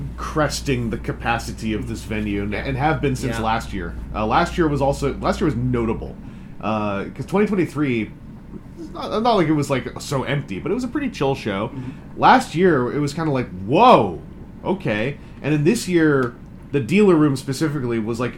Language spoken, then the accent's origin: English; Canada; because I'm from Canada.